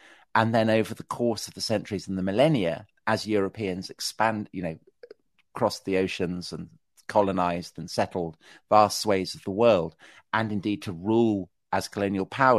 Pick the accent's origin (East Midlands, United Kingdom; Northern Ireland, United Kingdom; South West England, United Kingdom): South West England, United Kingdom; Salisbury; So I was raised outside Salisbury, which is probably, if American listeners will probably know it for Stonehenge